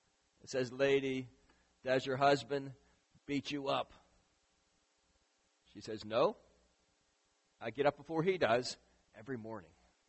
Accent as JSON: {"language": "English", "town": "Philipsburg", "region": "Pennsylvania", "country": "United States", "tie": "born or raised there", "said": "As I say, I grew up in Phillipsburg, the big metropolis of Phillipsburg, so it's always a highlight to be here in First Baptist in Clearfield."}